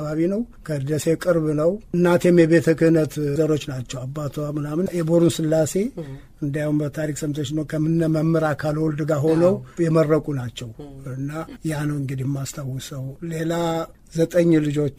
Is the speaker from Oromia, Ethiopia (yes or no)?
no; Tita, Amhara, Ethiopia; born there; እንደገለጽሽው የተወለድኩት ጢጣ ጦር ሰራዊት ግቢ ነው።